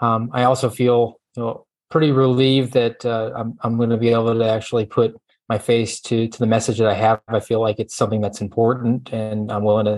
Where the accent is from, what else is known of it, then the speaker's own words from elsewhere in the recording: Savannah, Georgia, United States; also born or lived in New Jersey; Well, I hail from Savannah, Georgia. I was born up in New Jersey, but moved there when I was about nine. So that's where I call home.